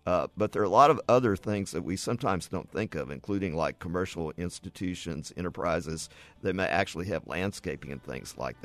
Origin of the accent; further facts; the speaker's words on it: Houston, Texas, United States; My hometown of Houston has a lot of leaks from burst pipes every year because of the type of soil.